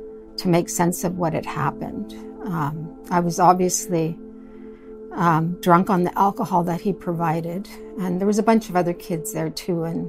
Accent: Toronto, Ontario, Canada; born there; Well, I was born in Toronto.

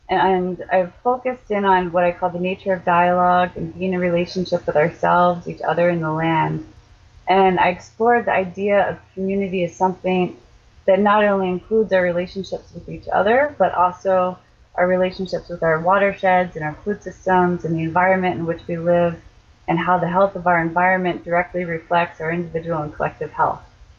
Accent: Waynesboro, Pennsylvania, United States; I grew up in Waynesboro, Pennsylvania, which is a small town right on the Maryland border.

